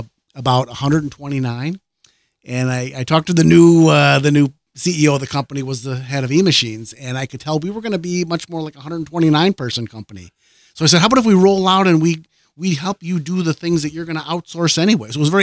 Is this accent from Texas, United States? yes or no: no; Chicago, Illinois, United States; I grew up in Chicago